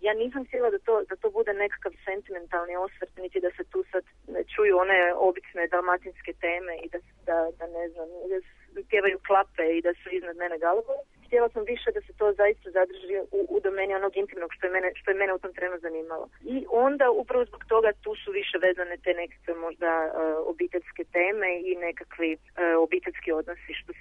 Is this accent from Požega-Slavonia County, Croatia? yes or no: no; Zadar, Zadar County, Croatia; s obzirom da sam ja rodom iz Zadra